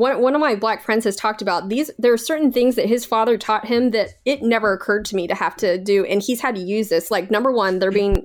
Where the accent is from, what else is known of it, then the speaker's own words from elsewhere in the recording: Canada; I'm Canadian, eh?